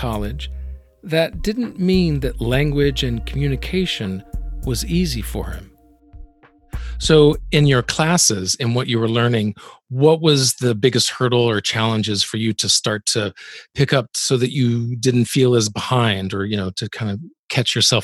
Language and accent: English; the South, United States; I grew up in the South, and that's a very distinctive accent. And my mother, I don't sound anything like her or most of my relatives.